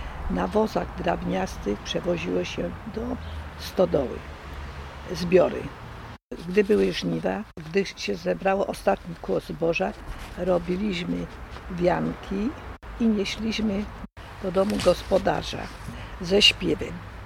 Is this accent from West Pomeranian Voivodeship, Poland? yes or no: no; Sułkowice, Lesser Poland, Poland; Rodzice moi to … Pamiętam jako dziecko nalot Niemców na naszą wioskę Sułkowice.